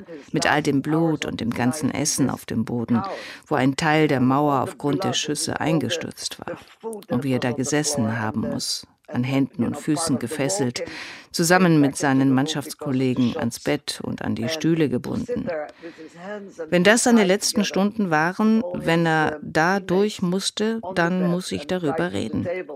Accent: Netherlands; Und ich komme ursprünglich aus den Niederlanden und meine Eltern und meine Geschwister leben noch immer dort.

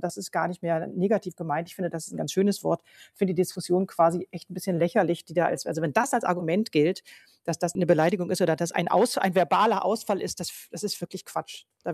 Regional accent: Lower Saxony, Germany; born there; also ich bin selber gebürtig der Niedersächsin.

